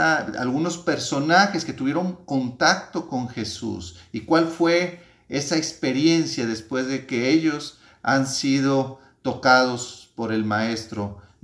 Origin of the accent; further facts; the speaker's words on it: Mexico; la gran mayoría de nosotros como mexicanos, hemos recibido la fe de nuestras familias.